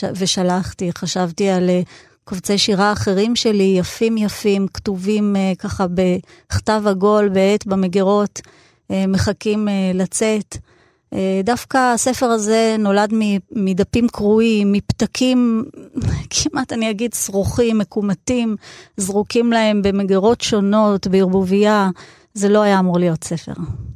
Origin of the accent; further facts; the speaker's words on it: Netanya, Central District, Israel; אני גדלתי שם, כל ילדותי שם. נתניה של שנות ה-70, ה-80, ה-90. קפיצה קלה לאוניברסיטת בר אילן וחיי ניסויים טריים באזור שם, אבל חזרנו הביתה ואנחנו נתניאתים גם היום.